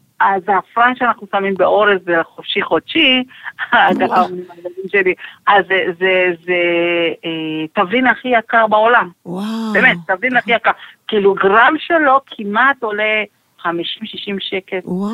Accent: Tehran Province, Iran; now in Safed, Israel; גדלתי שם, גם בעלי הוא פרסי, אז אנחנו מדברים ביחד פרסית, אומנם מדברים עוד שפות, גם עברית, גם קצת אנגלית וגם קצת עוד שפות אחרות

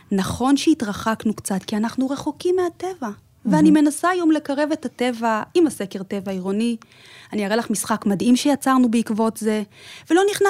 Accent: Bnei Brak, Tel Aviv District, Israel; אני גדלתי בבני ברק.

